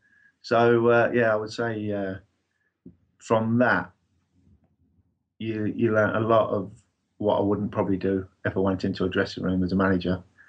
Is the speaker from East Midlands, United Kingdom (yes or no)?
yes; Leicester, East Midlands, United Kingdom; Yeah, yeah. Yeah, I grew up in Leicester, born in Leicester.